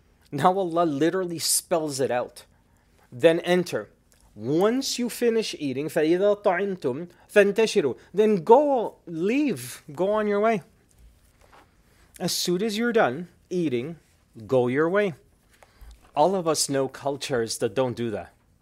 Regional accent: Canada; I said, I'm from Canada. I speak English.

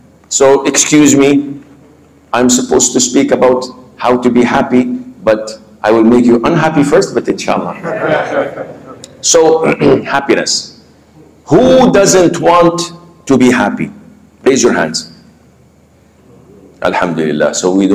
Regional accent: Saudi Arabia; I haven't met any of my family members since I was born and raised in Saudi.

